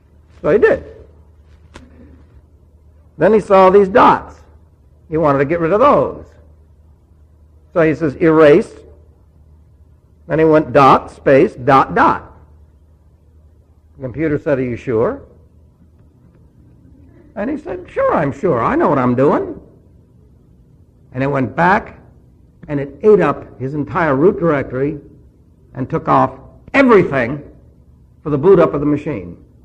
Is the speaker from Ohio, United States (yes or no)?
no; New York, United States; And of course, I was raised in New York, so that was common.